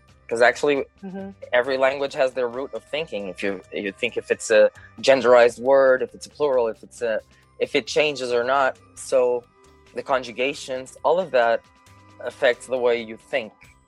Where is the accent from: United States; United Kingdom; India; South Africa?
South Africa; also born or lived in Portugal; I'm a circus artist right now. And I am from South Africa and from Portugal. So my parents are Portuguese.